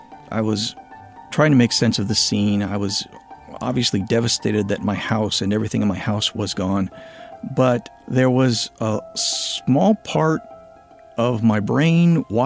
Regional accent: Santa Rosa, California, United States; came back to start a family and careers in Santa Rosa, raised my daughters there to adulthood. It's my hometown.

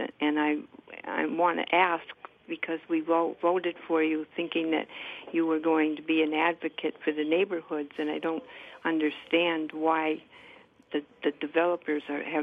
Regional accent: Boston, Massachusetts, United States; born there; I was born in Boston, and I think that what makes Boston so special opposed to other cities around the country is its neighborhoods.

